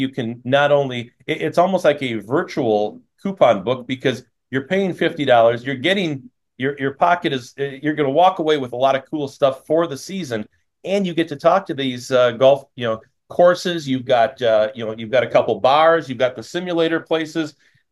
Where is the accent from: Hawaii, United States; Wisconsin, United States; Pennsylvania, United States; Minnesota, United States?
Wisconsin, United States; Wisconsin Rapids; Bullseye Golf Club in Wisconsin Rapids, my hometown, they're going to be at the show.